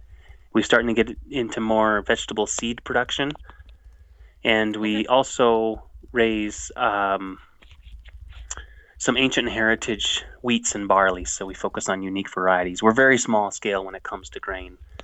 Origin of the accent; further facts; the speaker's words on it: Sand Coulee, Montana, United States; I was born and raised outside of San Coulee, which is northeast of Great Falls